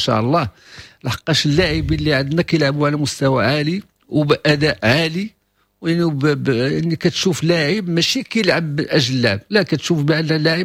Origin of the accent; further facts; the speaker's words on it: Morocco; كلاعب مغربي